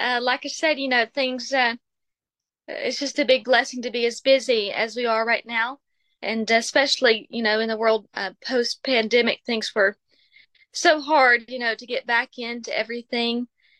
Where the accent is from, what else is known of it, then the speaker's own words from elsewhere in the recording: Denton, Texas, United States; I grew up here in Denton, like I say, and my mother was a homeschool teacher to my brother and I, and so we grew up in the home learning our schooling.